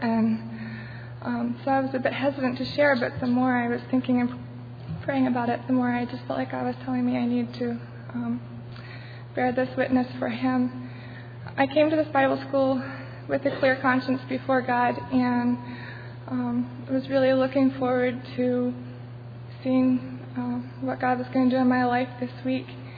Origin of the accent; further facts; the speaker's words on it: Amherst, Virginia, United States; I'm from Amherst, Virginia.